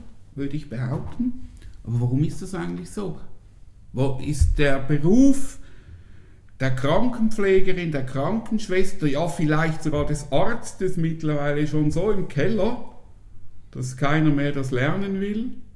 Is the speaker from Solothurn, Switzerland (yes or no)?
no; Zurich, Switzerland; born there; als ehemaliger Zürcher, also ich bin gebürtiger Zürcher